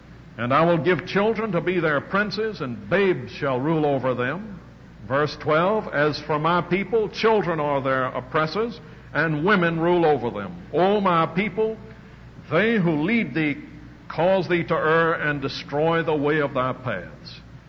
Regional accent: the South, United States; I said that because I'm a Southerner.

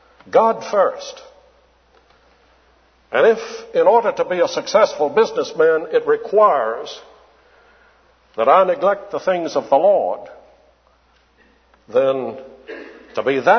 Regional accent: Alabama, United States; since I grew up in Alabama, where the coal mines and were

